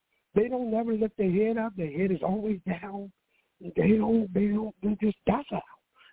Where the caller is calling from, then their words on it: Richmond, Virginia, United States; from Richmond, Virginia.